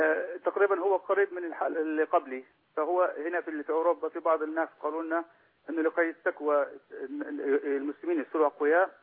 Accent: Palestine; now in Norway; أنا من فلسطين، فلا يوجد عندي قدرة إني أرجع فلسطين مرة أخرى، وأنا هنا في النرويج نستأجر بيوت

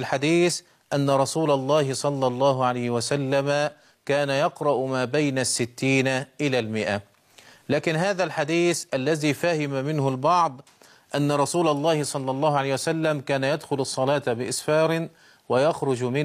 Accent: Egypt; عندنا في مصر

